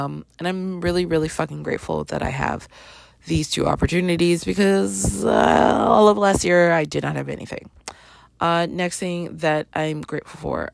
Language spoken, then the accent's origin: English; Canada; I grew up in Canada during … heyday. Of course I grew up listening to country.